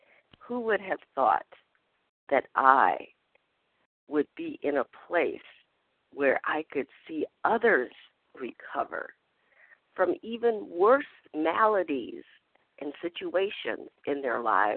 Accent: Minnesota, United States; from Minnesota.

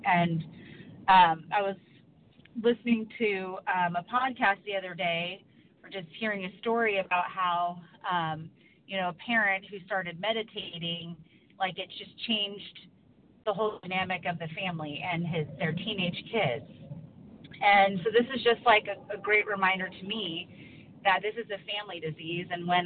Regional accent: Oregon, United States; Hello, this is … from Oregon.

